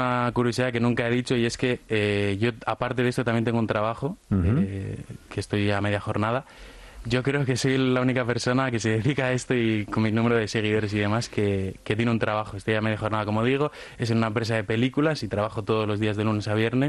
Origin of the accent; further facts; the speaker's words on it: Gallarta, Basque Country, Spain; Eso, soy de Gallarta. No suelo decirlo, suelo decir que soy de Bilbao para que la gente sepa más, pero sí, soy de Gallarta.